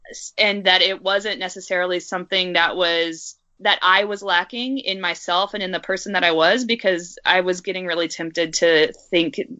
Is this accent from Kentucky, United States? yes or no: yes; Kentucky, United States; now in Los Angeles, United States; but I'm from Kentucky, and by the age of 25, all of my friends were married almost and had kids.